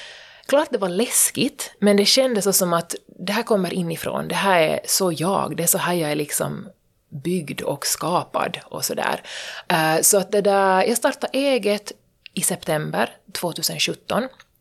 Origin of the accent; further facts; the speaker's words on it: Vaasa, Ostrobothnia, Finland; 31 år gammal, hemma från Vasa.